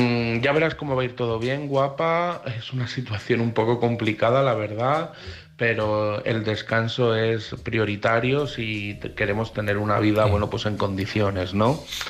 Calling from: Madrid, Community of Madrid, Spain; de Madrid

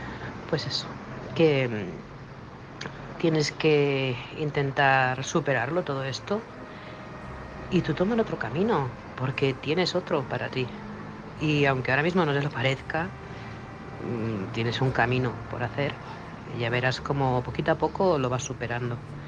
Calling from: Manresa, Catalonia, Spain; corresponsal de Manresa, Barcelona.

